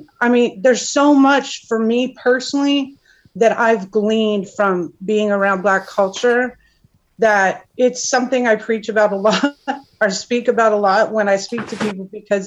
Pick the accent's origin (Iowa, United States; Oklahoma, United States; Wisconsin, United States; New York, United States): New York, United States; now in Austin, United States; I'm from New York.